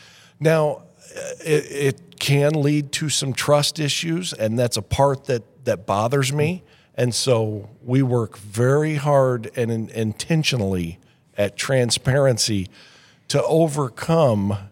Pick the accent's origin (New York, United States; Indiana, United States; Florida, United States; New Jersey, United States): Indiana, United States; North Judson; Well, actually, I'm originally from North Judson.